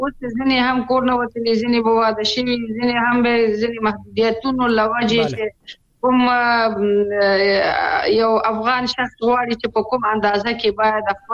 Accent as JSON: {"language": "Pashto", "region": "Kapisa", "country": "Afghanistan", "said": "زه د کاپیسا ولایت یم چې زمونږ ولسوالي علسی نومیږي چې ډېر غریزه ولسوالي ده"}